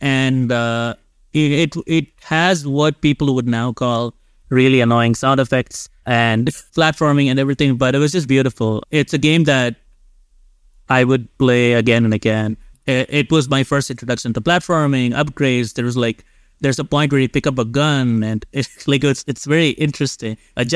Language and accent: English; India; But growing up in India, it is the game.